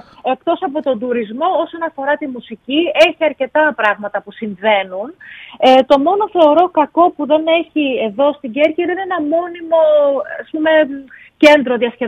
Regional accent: Toronto, Ontario, Canada; Έχω μεγαλώσει και έχω γεννηθεί στον Καναδά, στο Τορόντο του Καναδά. Οι γονείς όμως είναι Έλληνες. Η μαμά είναι Κερκυραία, έχω μεγαλώσει εδώ, έχω πάει σχολείο. Ο μπαμπάς όμως είναι από τα Ιωάννινα, τα όμορφα Γιάννενα.

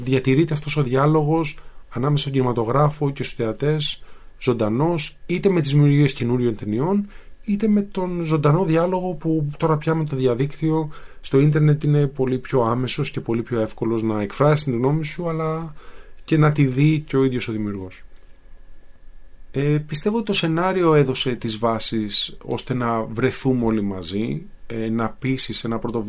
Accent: Greece; μέσα από τις ναυτικές αφηγήσεις που έχουμε πολύ κοντά ως Έλληνες

